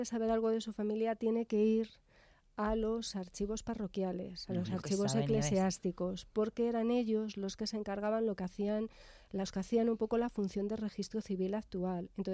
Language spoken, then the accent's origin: Spanish; Madrid, Community of Madrid, Spain; yo ya soy madrileña, yo ya nací en Madrid.